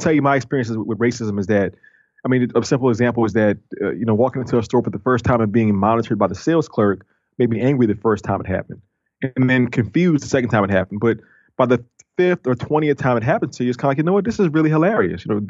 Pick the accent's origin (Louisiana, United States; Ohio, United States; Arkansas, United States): Louisiana, United States; New Orleans; But also, I'm from New Orleans, and New Orleans is a tourist city.